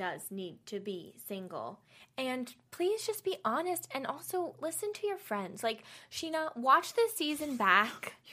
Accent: East Coast, United States; Because I understood it because I'm from the East Coast.

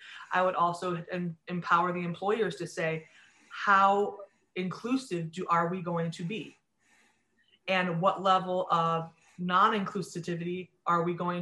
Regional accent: Sandusky, Ohio, United States; You know, funny story is that I grew up in near Sandusky, Ohio.

